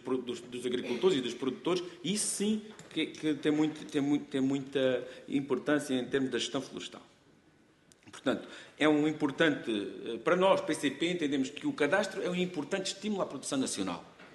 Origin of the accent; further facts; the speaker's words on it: Alentejo, Portugal; accent: Alentejo; vocês veem pela minha voz, que eu sou alentejano